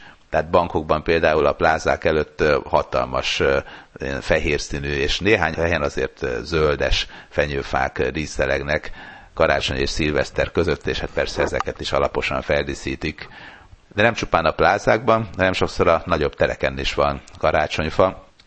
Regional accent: Sopron, Győr-Moson-Sopron, Hungary; born there; és én Sopronba születtem, ahol másodikas voltam, és már tudtunk németül.

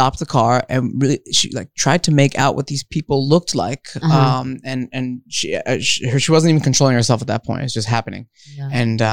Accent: Montclair, New Jersey, United States; also born or lived in Rio de Janeiro, Brazil; I grew up in Montclair, New Jersey.

